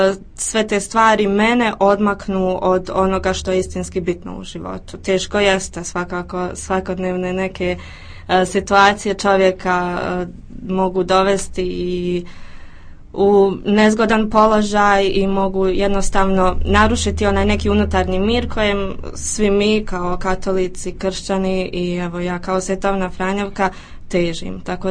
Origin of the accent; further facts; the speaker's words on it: Vareš, Federation of Bosnia and Herzegovina, Bosnia & Herzegovina; now in Sarajevo, Bosnia and Herzegovina; Završila sam fakultet u Sarajevo, inače sam rodom iz Vareša. Trenutno radim u marketingu jedne kompanije ovdje u Sarajevu.